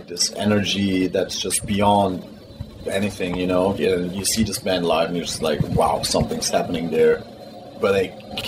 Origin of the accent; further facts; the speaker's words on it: Germany; also born or lived in Austria; we all come from a really, really small town village in Germany. Like, I was born in Austria, but we grew up in Germany, small town village.